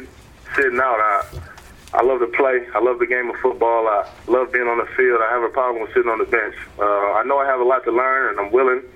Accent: St. Louis, Missouri, United States; I'm from the St. Louis area, so when I was growing up, I was a fan of the greatest show on turf.

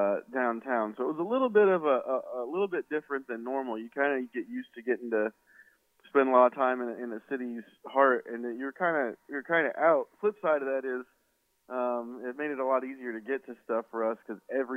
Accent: Wisconsin, United States; Well, I'm from up there. I'm from Wisconsin, just about 2 hours east of Minneapolis, so I'm still kind of used to the cold.

